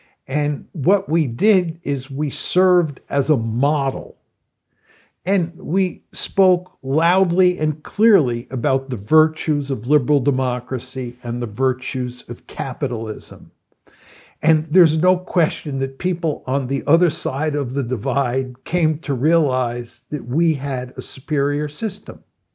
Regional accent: United States; I'm an American.

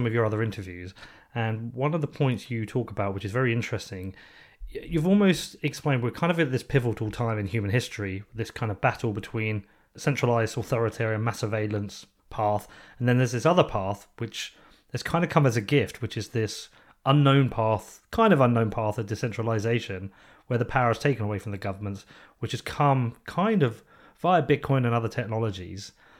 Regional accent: England, United Kingdom; growing up in England, I've lived a pretty privileged life.

